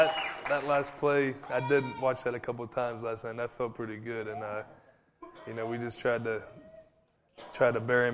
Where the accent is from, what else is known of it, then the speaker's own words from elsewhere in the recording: Pittsburgh, Pennsylvania, United States; Growing up, I grew up in Pittsburgh, so it was Jerome Bettis, the running back.